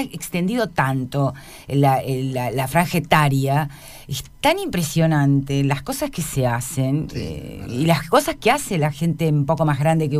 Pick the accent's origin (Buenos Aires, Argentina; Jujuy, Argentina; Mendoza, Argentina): Buenos Aires, Argentina; Yo me crié en Buenos Aires. Hago esto autorreferencial porque en Buenos Aires vos vivís en un departamento.